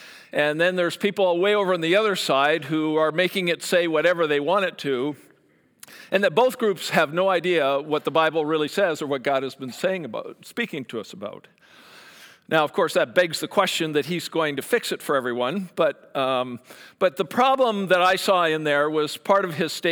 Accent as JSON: {"language": "English", "country": "Canada", "said": "and I'm Canadian, so for those of you who don't know that, that's why I say stuff like that."}